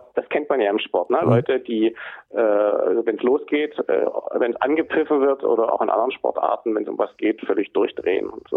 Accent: Stuttgart, Baden-Württemberg, Germany; Als Stuttgarter natürlich damals besonders schadenfreudig

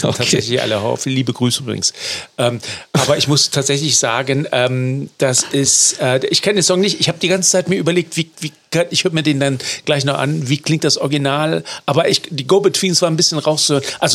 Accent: Melbourne, Victoria, Australia; Melbourne ist die Rockhauptstadt Australiens? Mein Heimat.

